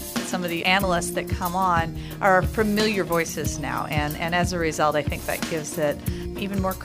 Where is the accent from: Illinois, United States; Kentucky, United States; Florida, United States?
Illinois, United States; Rockford; I'm from Rockford.